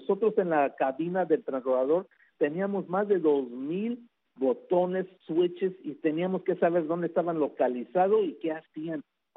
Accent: Mexico; Y yo, siendo un buen mexicano, tengo 5 hijos

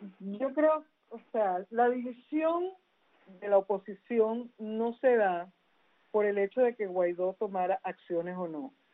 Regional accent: Venezuela; yo creo que para mí, como muchísimos venezolanos, no solamente en el exilio

